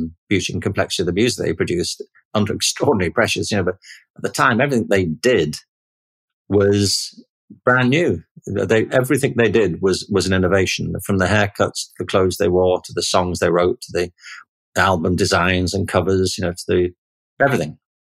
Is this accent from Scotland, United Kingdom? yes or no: no; Liverpool, North West England, United Kingdom; I mean, I grew up in Liverpool in the 50s and 60s.